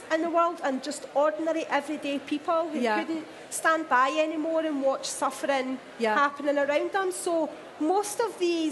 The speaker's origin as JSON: {"language": "English", "region": "Scotland", "country": "United Kingdom", "said": "So that, but because obviously I adopted her and I'm Scottish, that's why she's here."}